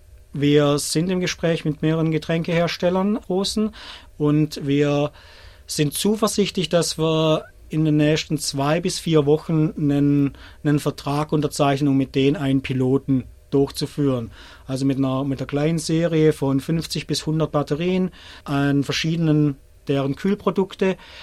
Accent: Rottweil, Baden-Württemberg, Germany; accent: Swabian; Ja, ich komme aus Rottweil. Das ist für alle, die nicht aus der Gegend kommen, das ist so auf halbem Weg zwischen Stuttgart und Bodensee.

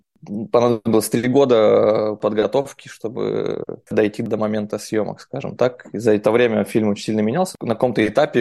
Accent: Novosibirsk, Novosibirsk Oblast, Russia; так как я из Новосибирска, из Сибири, Сибирик

